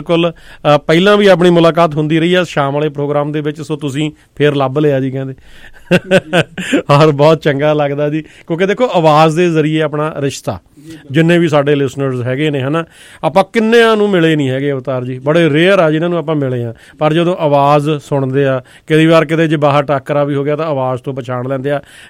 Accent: Punjab, India; moved away; ਪੰਜਾਬ ਦੇ ਵਿੱਚ ਤੁਸੀਂ ਮੋਸਟਲੀ ਆਪਾਂ ਸਾਰੇ ਜਾਣੇ ਉੱਥੋਂ ਇਮੀਗ੍ਰੈਂਟ ਹੋ ਕੇ ਆਏ ਹਾਂ

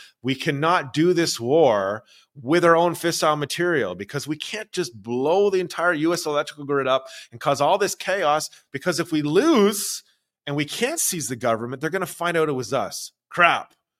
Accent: Canada; Well, I'm Canadian. I love Canada.

